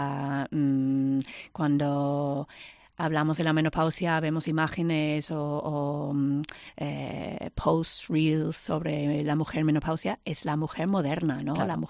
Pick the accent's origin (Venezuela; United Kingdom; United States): United Kingdom; Spanish is a second language; now in Spain; Yo soy del Reino Unido